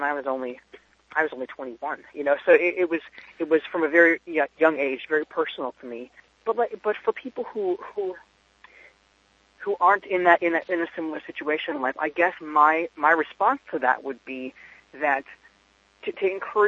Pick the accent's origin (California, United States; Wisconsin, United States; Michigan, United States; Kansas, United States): Wisconsin, United States; now in Vermont, United States; And we were living, we were born and raised in Wisconsin, which is a non-equality state.